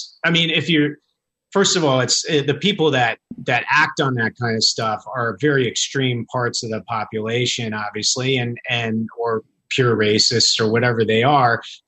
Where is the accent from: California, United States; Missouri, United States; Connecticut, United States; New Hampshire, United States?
Connecticut, United States; And by the way, it's like, I'm from Connecticut.